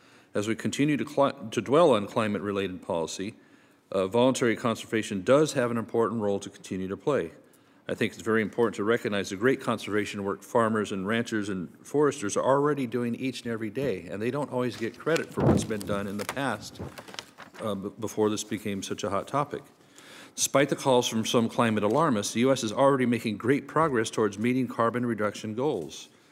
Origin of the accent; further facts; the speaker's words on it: California, United States; especially significant fires in my home state of California.